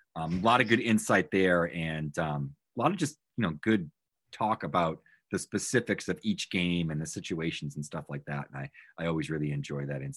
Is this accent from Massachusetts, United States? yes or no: yes; Massachusetts, United States; I grew up in New England. I grew up about 20 minutes from the Bourne Bridge.